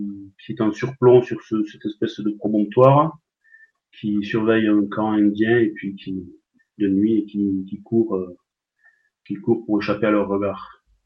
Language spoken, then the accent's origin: French; Paris, Île-de-France, France; accent: Parisian; parisien, j'ai mon accent qui ne le trahit pas.